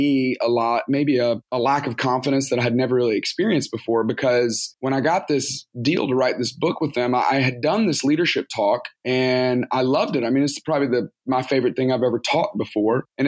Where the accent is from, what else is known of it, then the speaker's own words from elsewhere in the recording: Tuscaloosa, Alabama, United States; now in Atlanta, United States; So I grew up in Alabama, grew up in Tuscaloosa, Alabama. They play football.